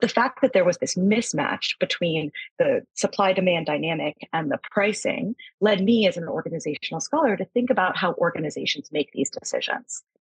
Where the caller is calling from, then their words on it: New York, United States; I am calling from New York in the United States.